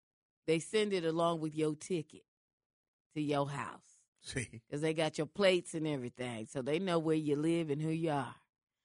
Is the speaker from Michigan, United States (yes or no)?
no; Seattle, Washington, United States; Seattle, Washington.